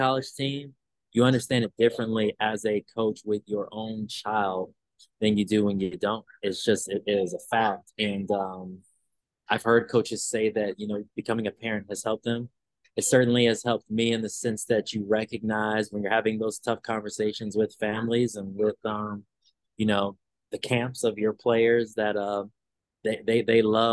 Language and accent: English; New York, United States; now in Greensboro, United States; You know, I'm a Midwesterner, I'm a New Yorker, driving is nothing.